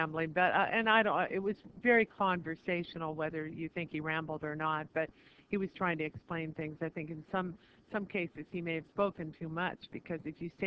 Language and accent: English; San Diego, California, United States; now in Las Vegas, United States; Well, I'm a native of San Diego. I always tell people I'm from San Diego, but I live in Las Vegas.